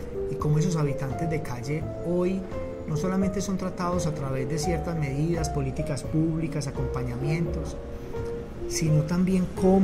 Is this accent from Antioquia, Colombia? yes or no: yes; Medellín, Antioquia, Colombia; also born or lived in Quimbaya; Yo nací en Quimbaya, Quindío, y por situaciones familiares desde muy temprana edad, a los 2 años, nos radicamos en Medellín.